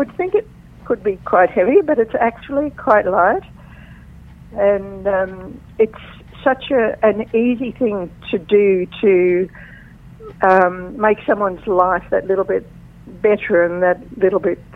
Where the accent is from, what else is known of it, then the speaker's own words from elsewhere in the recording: Tasmania, Australia; And I'm from Tasmania, and most of them love Tasmania